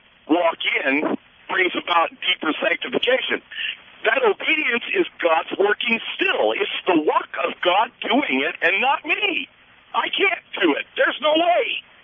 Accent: Fargo, North Dakota, United States; I'm from Minnesota. Actually, I'm from Fargo, but I'm driving a truck, and I'm going through Minnesota.

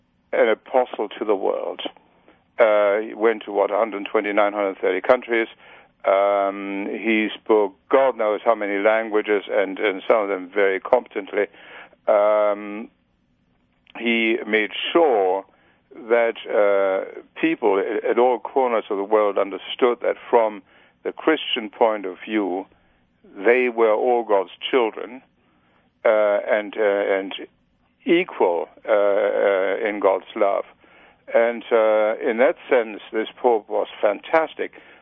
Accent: Germany; if you look at my home country, Germany, he's also appointed liberals to be cardinals.

